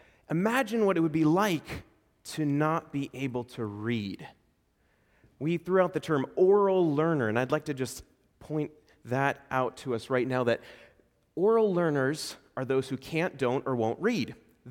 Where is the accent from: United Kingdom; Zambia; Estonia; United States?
Estonia; Growing up in Estonia, I felt what it was like to be a stranger and far away.